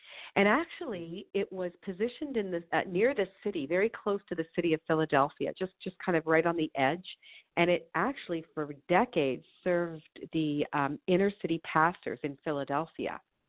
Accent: Toronto, Ontario, Canada; So I grew up in Toronto in Canada, and I graduated from the University of Toronto

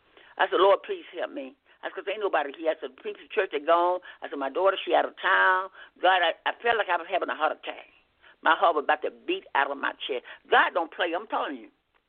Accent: the South, United States; And sometimes I know I'm from the South

